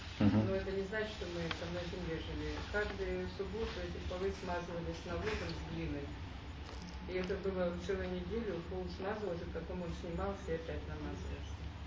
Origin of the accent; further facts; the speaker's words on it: Rostov Oblast, Russia; Я выросла в Ростовской области. У нас дома строились таким образом, что посуду везде был деревянный, а полы были земляные.